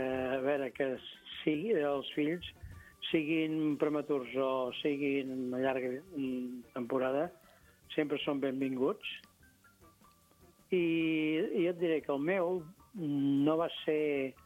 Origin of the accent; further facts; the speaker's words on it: Olèrdola, Catalonia, Spain; also born or lived in Vilafranca; jo soc d'Olèrdola. Vaig anar al poble de la meva mare i d'allà em vaig entrar en un convent de frares. Bé, total, que als 13 anys vaig tornar cap a Vilafranca